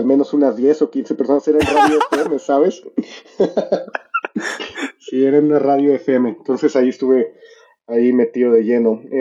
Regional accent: Veracruz, Mexico; born there; Vale, yo nací en Veracruz, en el puerto de Veracruz.

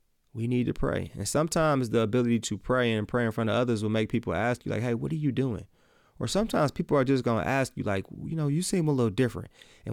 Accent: Milwaukee, Wisconsin, United States; I'm from Milwaukee, Wisconsin, home of the Milwaukee Bucks.

